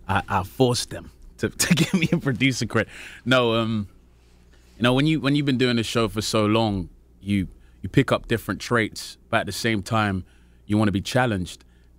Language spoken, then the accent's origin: English; London, United Kingdom; I'm from Peckham in London, which is the South Central equivalent, in my opinion.